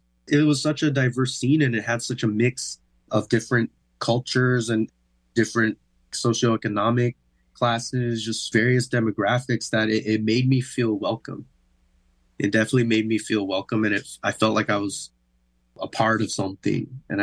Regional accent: San Diego, California, United States; Even growing up in San Diego, there was all this talk within our culture of being a coconut

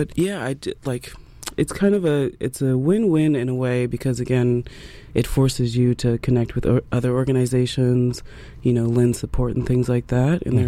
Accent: California, United States; I'm from California, seeing how, again, we went through a shutdown.

